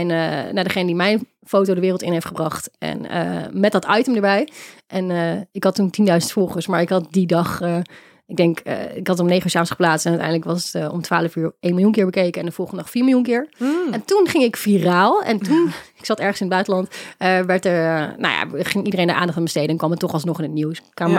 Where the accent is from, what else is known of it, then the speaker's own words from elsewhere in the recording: Gelderland, Netherlands; was ik een bekende Gelderlander. Ik kom ergens uit Gelderland vandaan.